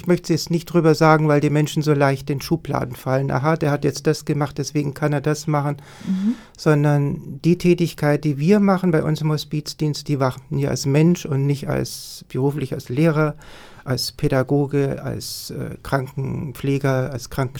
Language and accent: German; Southern Germany, Germany; now in Northern Germany; Und gut, da wo ich herkomme, wird man einfach Grüß Gott sagen. Also das heißt, ich bin nicht hier oben in Norden geboren, sondern aus dem Süden hergezogen.